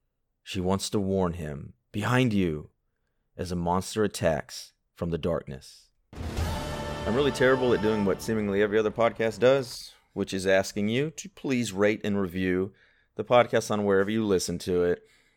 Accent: United States; probably because I'm American

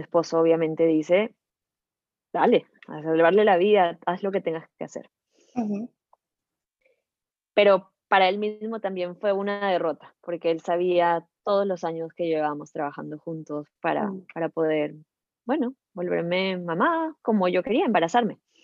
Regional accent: Peru; Yo soy peruana y él era peruano también, en Miami, ¿okay?

